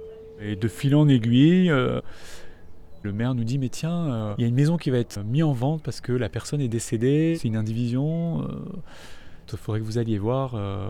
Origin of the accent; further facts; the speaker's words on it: Nouvelle-Aquitaine, France; also born or lived in Trappes; Mes parents ont décidé de partir à la campagne. Dans le Périgord où il y avait ma grand-mère paternelle.